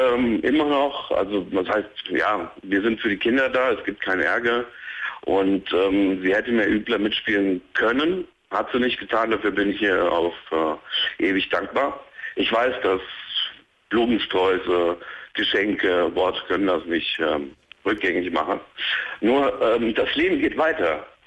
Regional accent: Hesse, Germany; Ja, aus Deutschland, ja. Aus Hessen.

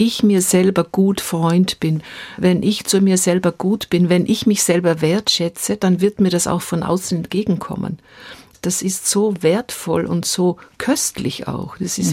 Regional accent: Paris, Île-de-France, France; habe alle diese Lieder gesungen aus meiner Jugend in Paris

